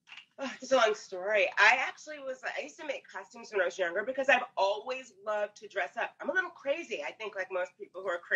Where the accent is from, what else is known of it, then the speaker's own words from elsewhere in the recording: East Coast, United States; And I mean, I grew up on the East Coast.